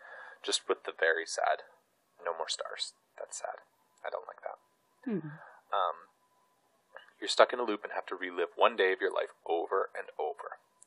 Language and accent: English; Canada; I'm Canadian. I'm pretty much built for winter.